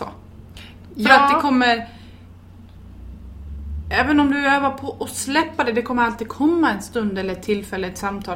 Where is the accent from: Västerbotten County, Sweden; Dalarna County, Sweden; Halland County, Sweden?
Dalarna County, Sweden; Eller, som vi säger hemma i Dalarna.